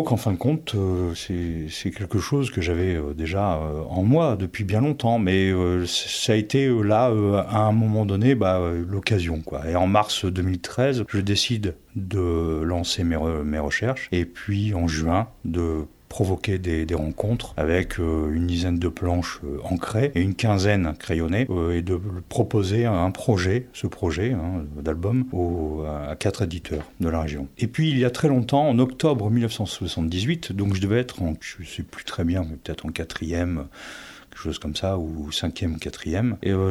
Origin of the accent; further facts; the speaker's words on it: Auchel, Hauts-de-France, France; Je suis né dans le Pas-de-Calais, à Auchel